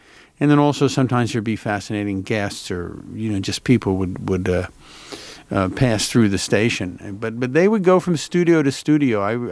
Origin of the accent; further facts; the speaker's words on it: Philadelphia, Pennsylvania, United States; Also, my dad, we grew up in Philadelphia.